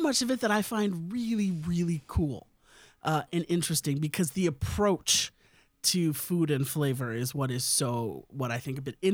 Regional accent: India; obviously as an Indian person myself

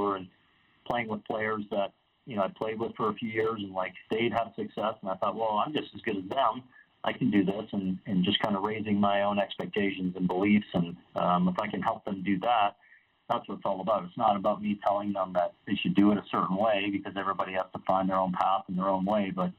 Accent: Ontario, Canada; Growing up in Ontario, my junior golf days, not too much, really not at all

